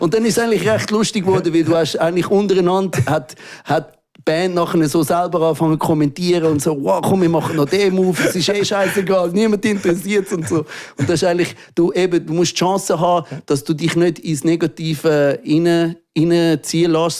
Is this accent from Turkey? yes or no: no; Zurich, Switzerland; Wir sind aus Zürich angekommen. Kids, oder? Wir sind nicht die coolen Zürcher gewesen